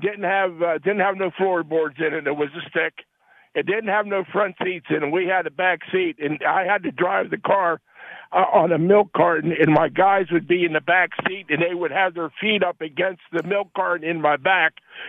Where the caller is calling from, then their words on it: Nebraska, United States; Nebraska man.